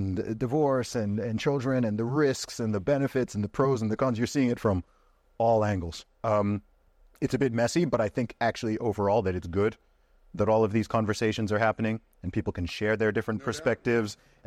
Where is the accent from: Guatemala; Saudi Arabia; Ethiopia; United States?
Saudi Arabia; the environment I grew up in Saudi Arabia, it was... all married couples, like, divorce was extraordinarily rare.